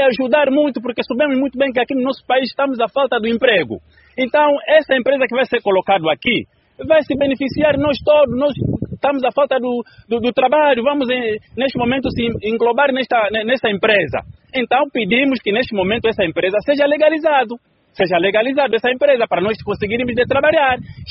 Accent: Angola; Nós todos somos angolanos, não somos estrangeiros.

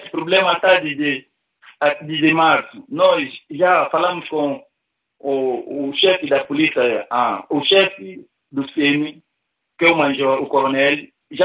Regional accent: Angola; como cidadão, como angolano

